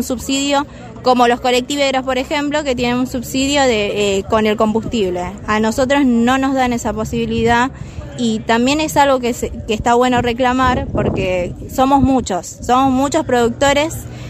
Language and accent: Spanish; Villa Gobernador Gálvez, Santa Fe, Argentina; nosotros somos pequeños productores, tenemos una quinta, alquilamos, somos de Villa Gobernador Gálvez, trabajamos desde muchos años